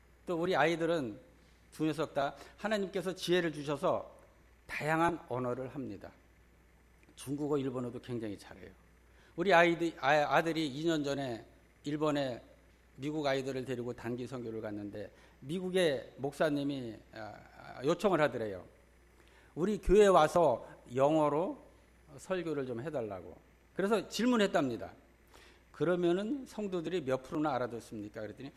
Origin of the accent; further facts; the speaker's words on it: Chuncheon, Gangwon, South Korea; 저는 강원도 춘천이 고향입니다.